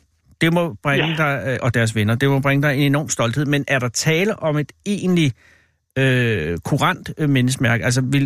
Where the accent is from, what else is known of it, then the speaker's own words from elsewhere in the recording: Copenhagen, Capital Region of Denmark, Denmark; born there; jeg blev født på Rigshospitalet, og det rev de ned før, at der, altså det gamle Rigshospital